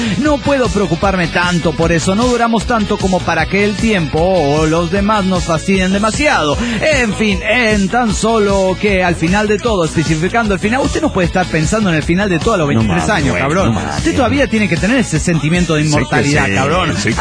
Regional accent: Salta, Argentina; soy de Salta, Argentina.

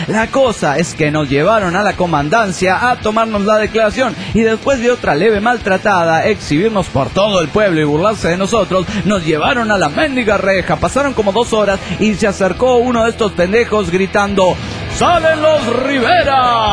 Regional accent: Álvaro Obregón, Michoacán, Mexico; de Álvaro Obregón, Michoacán, México.

